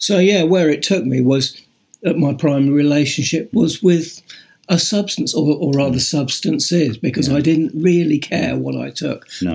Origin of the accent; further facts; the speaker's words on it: United States; born there; I was born in the United States.